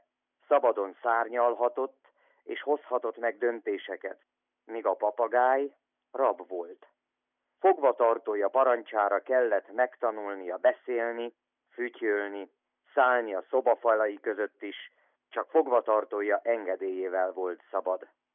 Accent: Transylvania, Romania; Az, hogy magyar vagyok, az, hogy székely vagyok, nem csak teher

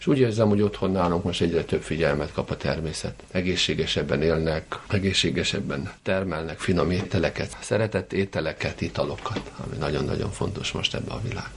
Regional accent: Hungary; born there; Hát, mert ide születtem, meg a nyelvem, meg a népzeném, az énekeim, nagyon szeretem az országomat, és nagyon boldog vagyok az országommal. Egy gyönyörű ország Magyarország.

